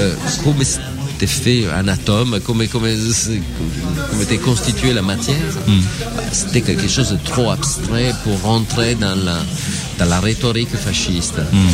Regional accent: Italy; French is a second language; Ça, c'est un projet qui naît aussi pour le fait que je suis italien

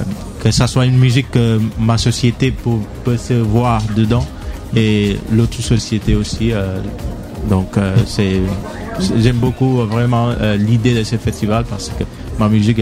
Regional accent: Senegal; first language Mandinka; French is a second language; En fait, le Sénégal, la langue nationale, c'est le wolof. Mais moi, ma langue maternelle, c'est le mandingue.

